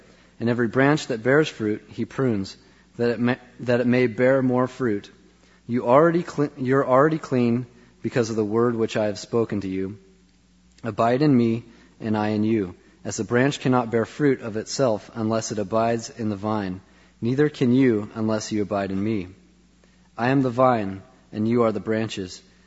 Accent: Beaverton, Oregon, United States; And we grew up in Beaverton.

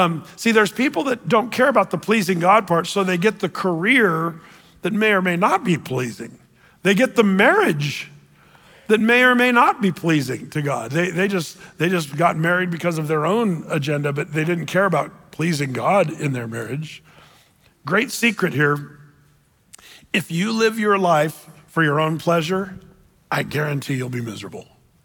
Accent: Oregon, United States; Now, I grew up in Southern Oregon, tell you what.

